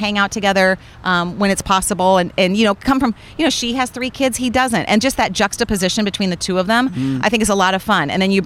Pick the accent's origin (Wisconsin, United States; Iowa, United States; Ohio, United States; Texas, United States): Iowa, United States; now in Pittsburgh, United States; And then a year and a half later, one of us needed to move, and I'm from Iowa originally, so my family's far away already. So I moved here in 2005.